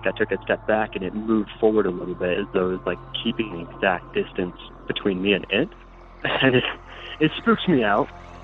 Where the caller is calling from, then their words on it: Utah, United States; I'm calling from Utah.